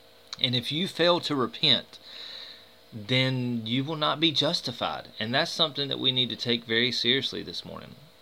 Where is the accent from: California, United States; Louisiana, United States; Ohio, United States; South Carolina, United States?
South Carolina, United States; Chesnee; While growing up in South Carolina, in Chesney, South Carolina, I have personally witnessed my black friends be mistreated